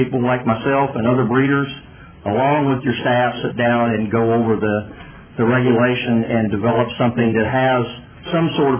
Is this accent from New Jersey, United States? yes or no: no; Raymondville, Texas, United States; I'm from Raymondville, Texas, Kennedy County. I'm a deer breeder. I'm a rancher.